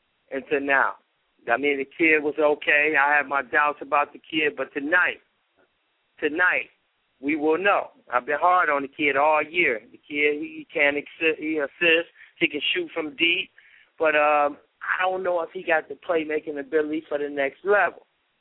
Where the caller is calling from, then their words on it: Cleveland, Ohio, United States; I'm buzzing in from Cleveland, Ohio.